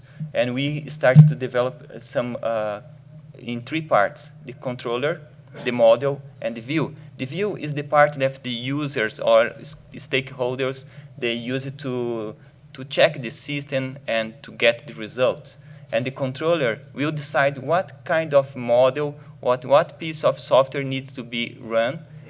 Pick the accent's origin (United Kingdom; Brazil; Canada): Brazil; English is a second language; now in United States; I would like to apologize by my English, not strong, and I will do my best, okay? As Clyde told, I'm from Brazil.